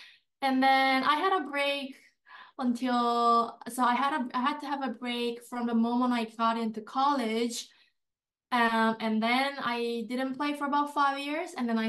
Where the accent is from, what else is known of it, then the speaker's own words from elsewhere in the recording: South Korea; It's hard to pronounce. I appreciate how you pronounce it this time. I'm from South Korea